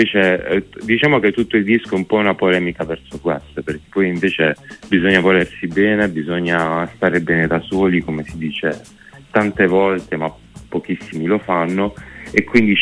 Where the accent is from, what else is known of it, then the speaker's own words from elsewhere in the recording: Taranto, Apulia, Italy; perché mi sono ritrasferito in Puglia, io sono di Taranto